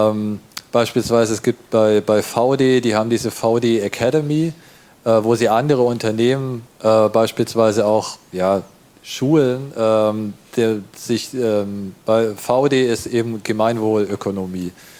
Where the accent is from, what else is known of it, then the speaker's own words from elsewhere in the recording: Braunschweig, Lower Saxony, Germany; aus meiner Heimatstadt Braunschweig